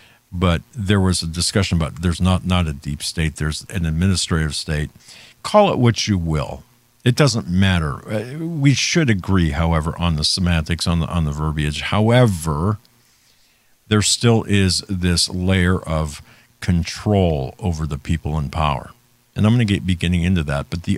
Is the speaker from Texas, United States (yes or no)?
no; Pennsylvania, United States; But in Pennsylvania, my home state, they can't even count the votes in a Senate race with any degree of certainty within the time frame required.